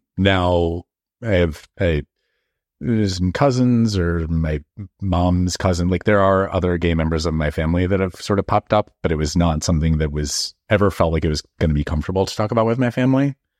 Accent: Collegeville, Pennsylvania, United States; So I grew up in Collegeville, Pennsylvania, which is a pretty small town. It's a suburb of Philadelphia.

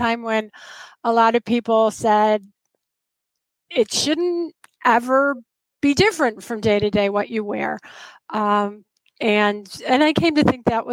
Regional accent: Illinois, United States; I grew up outside of Chicago, so a suburb of Chicago.

